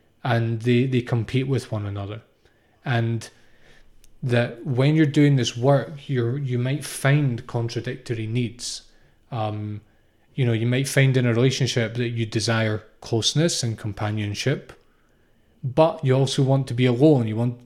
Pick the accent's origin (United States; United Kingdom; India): United Kingdom; I'm British, so I definitely did.